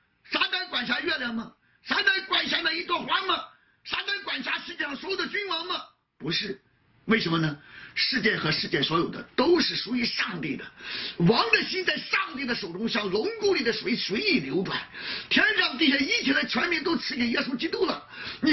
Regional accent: China; 那为什么我们中国人不明白？为什么我们中国基督徒、中国传道人，我们不愿意研究、不愿意明白呀？

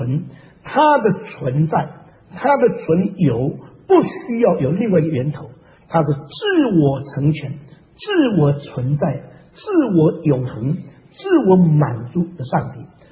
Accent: China; 可能我们中国人知盘古开辟天地，没有开辟以前存在那里，他用斧头开来劈去就开辟天地。

